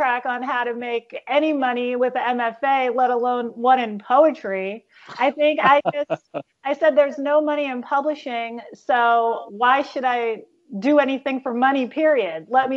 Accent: New Jersey, United States; I'm in New Jersey. I grew up in New Jersey. I was raised by my grandparents, who both were voracious readers

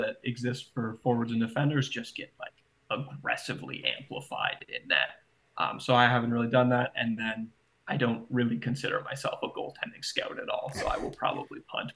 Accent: Canada; I feel like a traitor for saying this, being a Canadian, obviously cheering for Team Canada and whatnot

